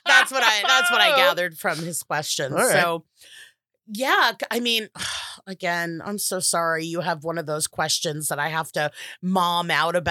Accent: United States; We're American. Every other country is just one thing.

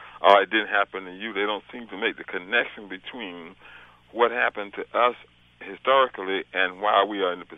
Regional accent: Georgia, United States; I remember right back in 1955, I grew up in Georgia doing segregation.

